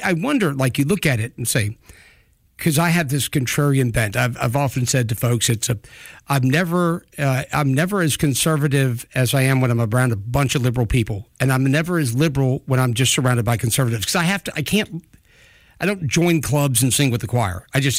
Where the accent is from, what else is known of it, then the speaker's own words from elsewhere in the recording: Mobile, Alabama, United States; also born or lived in South Florida; as a kid here, I moved from South Florida, moved to Mobile in late 1970s.